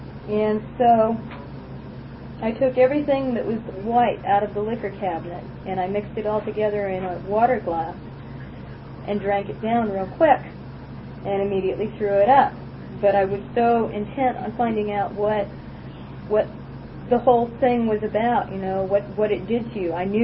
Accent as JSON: {"language": "English", "town": "Lynwood", "region": "California", "country": "United States", "tie": "born there", "said": "I was born in Linwood, California, and I'm the second child, and I have two brothers and a sister."}